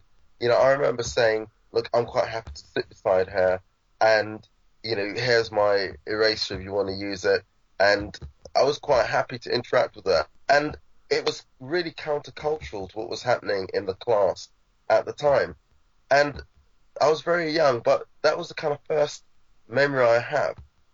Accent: Jamaica; And there's a story I remember from being a child. I grew up in Jamaica.

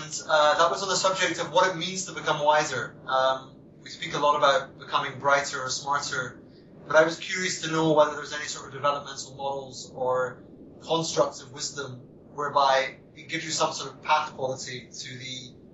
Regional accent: Aberdeen, Scotland, United Kingdom; born there; Okay. Well, I was born in Aberdeen in 1977.

